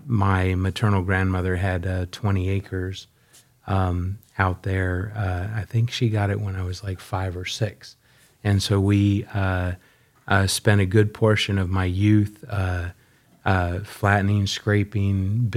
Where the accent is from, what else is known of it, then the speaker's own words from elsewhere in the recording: Powell, Wyoming, United States; So, I was born and raised in Powell, Wyoming.